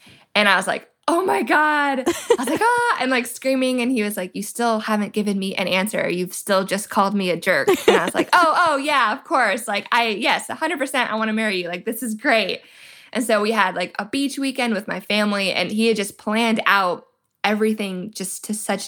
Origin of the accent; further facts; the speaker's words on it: Georgia, United States; And we were getting married in my home state of Georgia.